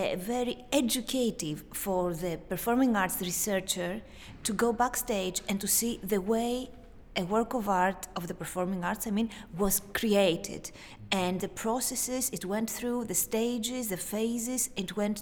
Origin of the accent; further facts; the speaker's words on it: Greece; English is a second language; I come from Greece. I am a researcher from Greece, an expert in musical theater and opera.